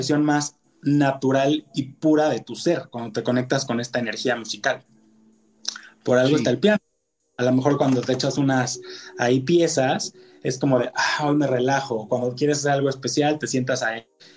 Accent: Mexico; nosotros crecimos siendo mexicanos con la creencia de que para obtener dinero y recursos y ser exitoso, necesitas sacrificar tu tiempo

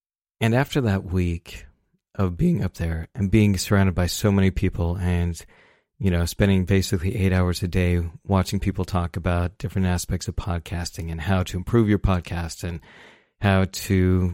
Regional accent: Salt Lake City, Utah, United States; I grew up in Salt Lake City where your whole life is judged about how well you hold up to the Mormon church's standards. And it was really, it was a hard place for me to grow up.

